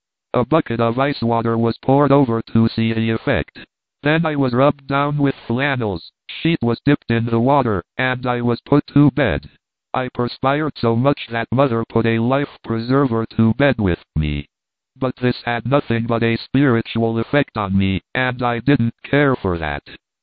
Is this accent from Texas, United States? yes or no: no; Missouri, United States; born there; I was born in the Adder State, and by Adder State I mean Missouri.